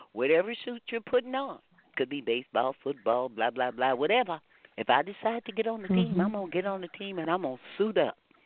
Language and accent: English; Texas, United States; I tell them, you know, I'm a Texan. I don't even know what a bully is. We didn't grow up with bullies. We didn't have any bullies in Texas.